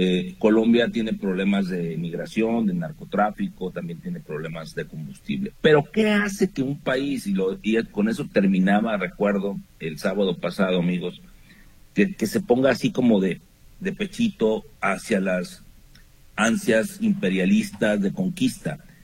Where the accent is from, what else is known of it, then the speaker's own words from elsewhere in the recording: Mexico; Y que no me parece a mí como mexicano